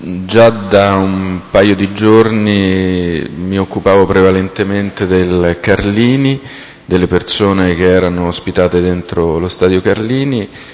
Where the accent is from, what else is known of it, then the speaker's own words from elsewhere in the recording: Latina, Lazio, Italy; born there; now in Rome, Italy; sono nato a Latina il 12 marzo del 1962. Abito in Roma, via Guido Guinizelli 106.